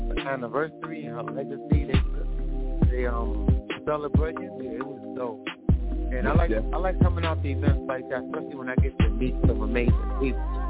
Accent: Brooklyn, New York, United States; I'm from Honduras, Central America. I was born and raised in Brooklyn, though, Bronzeville, Brooklyn.

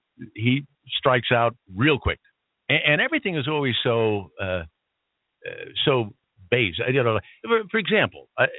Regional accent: New York, United States; Well, I don't expect that. I'm from New York, too. And that's not the way I grew up.

